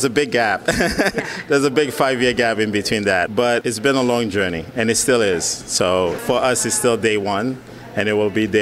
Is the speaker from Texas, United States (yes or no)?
no; New York, United States; now in Philadelphia, United States; So I'm from New York. I'm going to say Steven Starr brought me to Philadelphia.